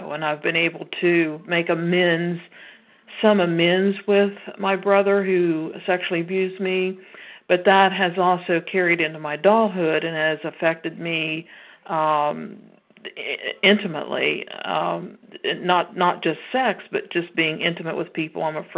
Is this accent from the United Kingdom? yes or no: no; Ohio, United States; I'm from Ohio, southeastern Ohio.